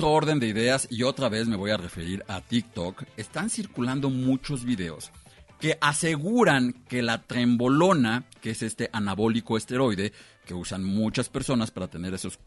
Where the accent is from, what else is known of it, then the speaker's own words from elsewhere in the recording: San Juan de Aragón, Mexico City, Mexico; como yo no soy neoyorquino, ok, como yo soy oriundo de San Juan de Aragón.